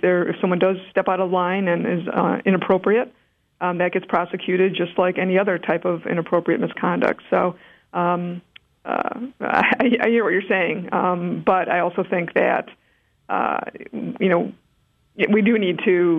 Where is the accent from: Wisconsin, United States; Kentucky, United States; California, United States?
Wisconsin, United States; Milwaukee; I'm actually from Wisconsin. I'm from the Milwaukee area.